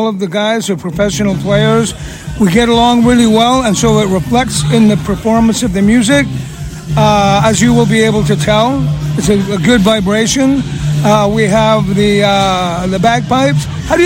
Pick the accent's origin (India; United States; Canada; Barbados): Canada; accent: Scottish; Well, I was raised Scottish. I am Scottish Canadian.